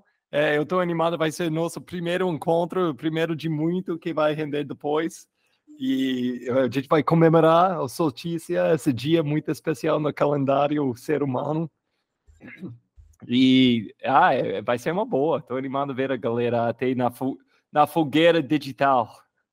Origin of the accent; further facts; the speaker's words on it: Massachusetts, United States; Portuguese is a second language; now in Brazil; Porque lá na minha terra, perto do Boston, Massachusetts, é muito no norte.